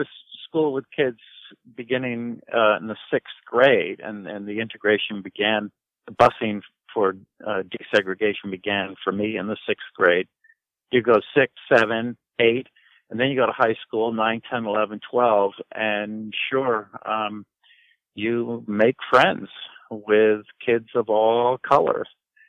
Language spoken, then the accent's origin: English; Montclair, New Jersey, United States; also born or lived in Waterloo, Iowa; So I was born in Waterloo, Iowa, December 1953. And a few years later, the family moved to New Jersey. And I really grew up in New Jersey, Montclair, New Jersey